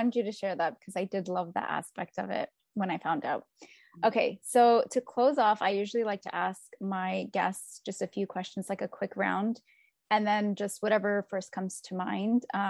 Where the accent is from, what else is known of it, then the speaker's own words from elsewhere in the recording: Yemen; in Yemeni, and we're from Gibeon.